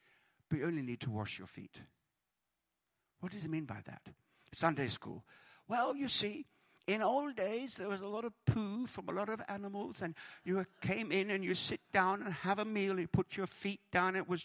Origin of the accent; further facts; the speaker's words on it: United Kingdom; and I love, as a British person, I love the understatements of the Bible.